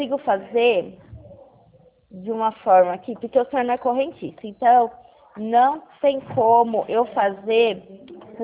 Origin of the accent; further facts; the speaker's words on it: Pirassununga, São Paulo, Brazil; Só que eu não sou de Porto Ferreira. Eu sou de Pirassununga. Eu trabalho, eu faço Porto Ferreira, entendeu? Só que eu sou de Pirassununga.